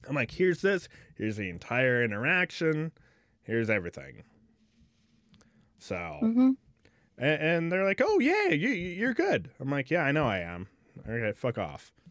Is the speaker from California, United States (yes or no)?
yes; California, United States; I'm like, I'm from California. No, I was doing the speed limit.